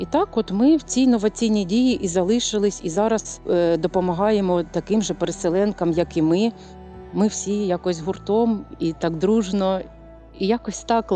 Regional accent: Mariupol, Donetsk Oblast, Ukraine; розуміли, що ми з Маріуполя, знали з Маріуполя, що ми голодні.

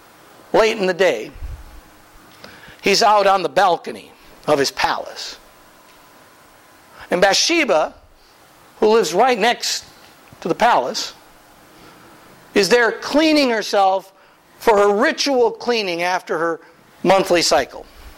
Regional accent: Midwest, United States; I'm from the Midwest. We planted a lot of stuff.

